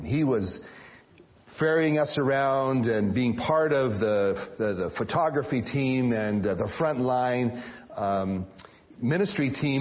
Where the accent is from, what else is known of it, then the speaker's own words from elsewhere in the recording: Canada; my presence there as a North American, as a Canadian, would somehow communicate that they had not been forgotten